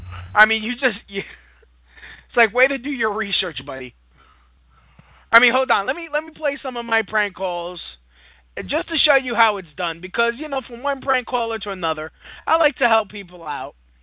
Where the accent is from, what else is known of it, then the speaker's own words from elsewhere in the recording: Brooklyn, New York, United States; Well, I'm from Brooklyn. I could get away with saying oi.